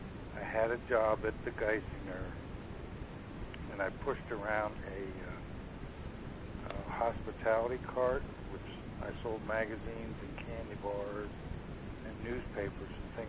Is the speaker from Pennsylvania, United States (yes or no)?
yes; Danville, Pennsylvania, United States; born there; I was born in Danville, Pennsylvania.